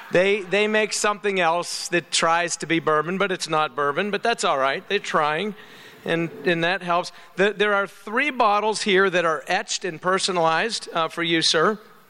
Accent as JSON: {"language": "English", "region": "Kentucky", "country": "United States", "said": "I'm from Kentucky."}